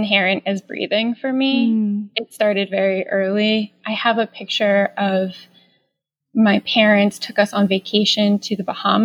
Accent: New York, United States; also born or lived in Long Island / Rochester; So I am from New York. I still live in New York. I've sort of straddled between living in Long Island in New York City and also at the complete opposite end of the state in Rochester, New York.

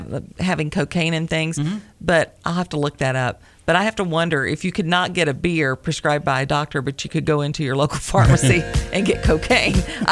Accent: Tennessee, United States; Being as I'm from Tennessee and we use whiskey for everything

